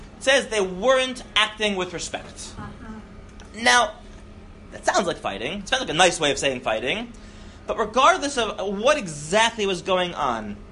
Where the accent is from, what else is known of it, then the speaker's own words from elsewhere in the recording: Charleston, South Carolina, United States; I'm from Charleston.